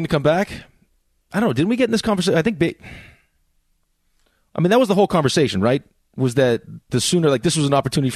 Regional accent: Maine, United States; born there; also born or lived in Boston, United States / Chicago, United States / Michigan, United States / New York, United States; I'm not from Boston, though. I was born in Maine, moved to Boston, moved to Chicago, back to Boston, then to Michigan, and then to New York.

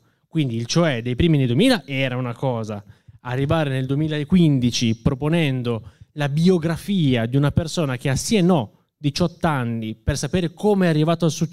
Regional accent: Aosta Valley, Italy; moved away; Partirei da un punto che io non sono Veneto, e quindi il mio concetto di legame col territorio è diverso rispetto agli autoctoni, comunque a livello regionale. Quindi io da Valdostano sono migrato a...

